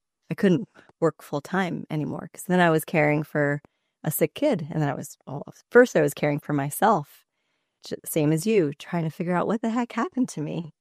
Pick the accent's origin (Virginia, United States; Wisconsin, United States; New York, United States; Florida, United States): New York, United States; New York City; I grew up in New York City, so if I'm saying this, then it's got to be true for everybody else